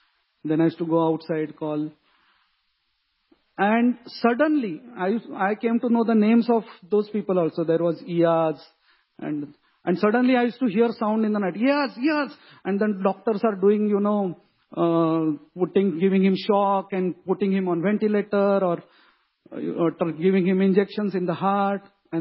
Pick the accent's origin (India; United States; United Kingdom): India; Satara, Maharashtra; I am from Satara. Satara only Maratha people stay. So I was not knowing other sub-communities.